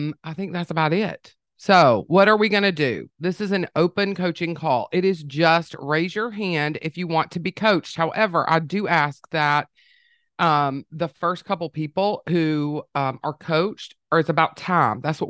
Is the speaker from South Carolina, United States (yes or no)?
yes; Rock Hill, South Carolina, United States; Laura, I'm from Rock Hill, South Carolina.